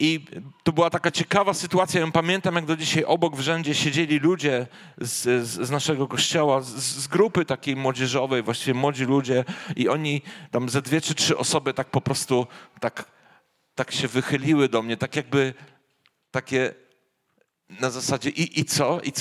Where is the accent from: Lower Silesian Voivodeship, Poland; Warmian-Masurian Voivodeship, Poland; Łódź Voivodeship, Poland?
Lower Silesian Voivodeship, Poland; Wrocław; born there; wychowałem się w kościele ewangelicznym od dziecka, urodziłem się w kościele na Miłej we Wrocławiu tak naprawdę